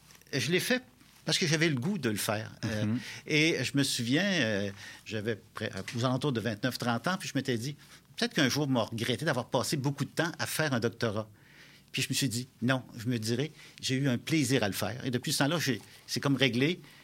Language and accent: French; Quebec, Canada; Moi, je suis originaire de la Beauce, du sud de la Beauce.